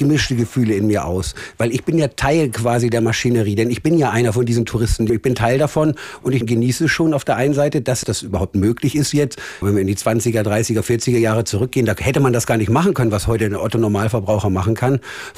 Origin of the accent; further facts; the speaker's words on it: Northern Germany, Germany; born there; Und ich muss auch ganz ehrlich sagen, so als gebürtiger Norddeutscher